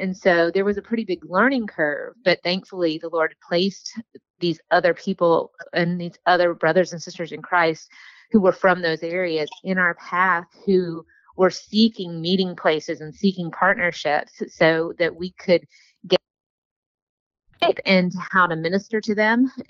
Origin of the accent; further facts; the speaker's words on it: Houston, Texas, United States; and I grew up in Texas, in Houston.